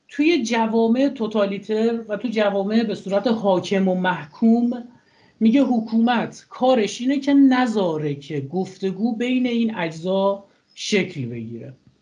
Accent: Iran; ببین من ایرانی هم، شما ایرانی، ما با درد به دنیا اومدیم

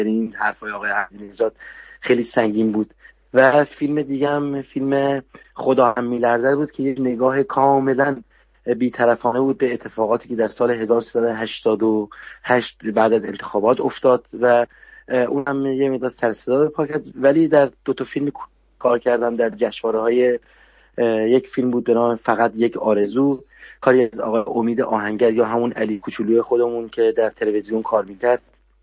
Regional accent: Tehran, Tehran Province, Iran; moved away as an adult; now in Netherlands; من متولد 1349 هستم، میکسم از پدری شهر کردی و مادری اصفهانی و خودم بزرگ شده تهران هستم.

